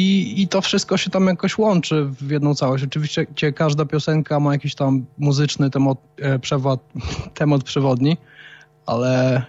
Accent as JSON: {"language": "Polish", "town": "Łomża", "region": "Podlaskie Voivodeship", "country": "Poland", "said": "Znaczy, my jesteśmy z Łomży i chodziliśmy na tenisa razem"}